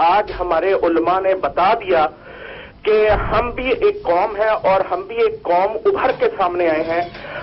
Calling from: London, United Kingdom

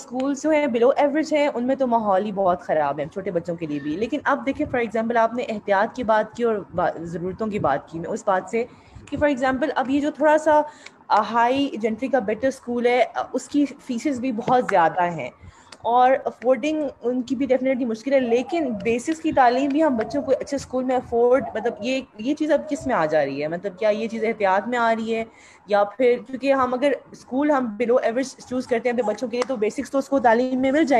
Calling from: Islamabad, Islamabad Capital Territory, Pakistan; اسلام آباد سے بات کر رہی ہوں میں, پاکستان اسلام آباد سے.

